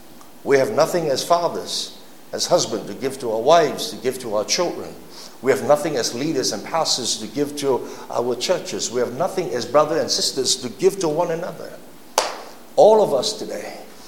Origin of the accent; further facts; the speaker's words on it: Malaysia; That's our responsibility as a Malaysian. And as a Christian